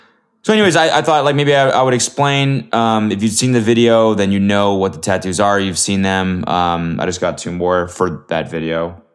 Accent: Canada; I'm Canadian.

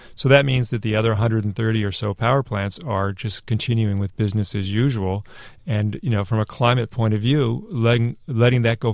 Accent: California, United States; I grew up in Silicon Valley, and I worked in the computer industry.

